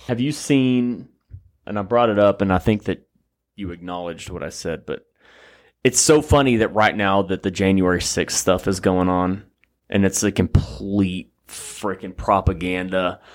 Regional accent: Texas, United States; if Texas gets so bad that I have to move to Oklahoma, I'm still going to be proud that I'm from Texas, but by God, I'll be flying that Oklahoma flag.

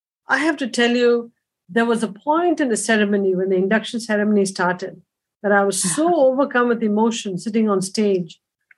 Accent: India; growing up in India, you think of the Padma Awards as something way up there.

